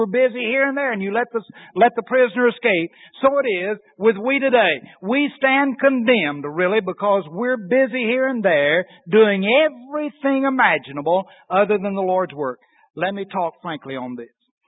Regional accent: Corsicana, Texas, United States; And I'll use my hometown as an example of that. Corsicana has a day called Derrick's Day

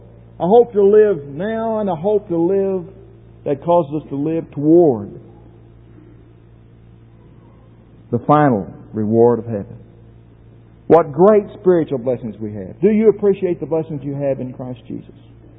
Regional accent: United States; I thank God that I'm an American and I'm a member of the United States.

